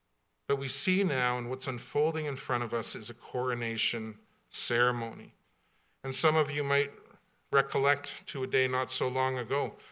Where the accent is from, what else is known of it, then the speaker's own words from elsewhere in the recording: British Columbia, Canada; I grew up in British Columbia, which means I hated the Oilers.